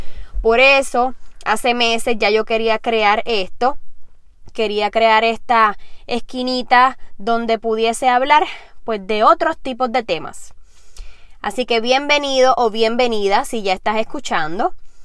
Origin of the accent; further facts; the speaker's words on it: Puerto Rico; now in Orlando, United States; En estos momentos vivo en Orlando, Florida, pero soy puertorriqueña con mucho orgullo.